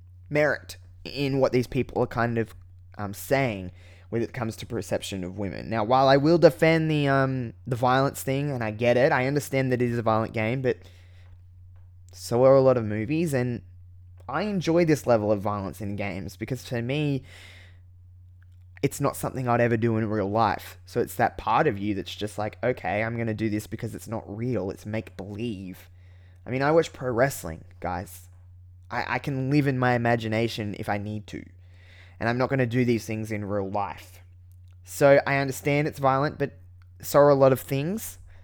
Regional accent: Australia; As being an Australian and living in a town where the only place I can really go and buy a physical copy of these games is Target

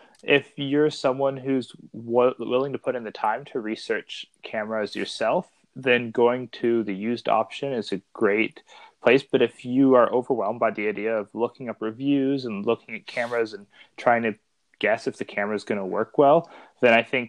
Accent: Ontario, Canada; I'm a 19-year-old photographer. I grew up in Ontario. I'm currently going to school in Ontario for outdoor adventure.

